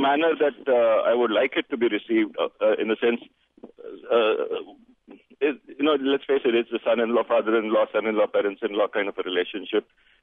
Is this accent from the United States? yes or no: no; India; I'm a Hindu from India